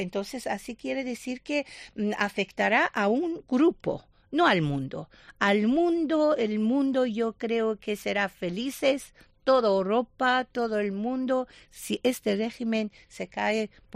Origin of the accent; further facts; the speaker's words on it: Iran; Spanish is a second language; moved away; Era 22 años que salí de Irán. Pero quiero decir que es un país rico en sí.